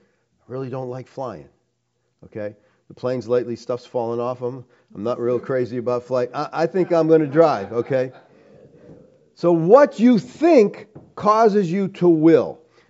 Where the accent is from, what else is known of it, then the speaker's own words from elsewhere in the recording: Pennsylvania, United States; We're from Pennsylvania, and they make something up there called sponge candy.